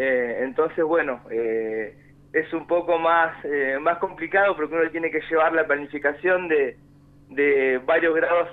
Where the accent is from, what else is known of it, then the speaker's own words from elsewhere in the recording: Ushuaia, Tierra del Fuego, Argentina; Yo soy de Ushuaia, mi familia es de Ushuaia.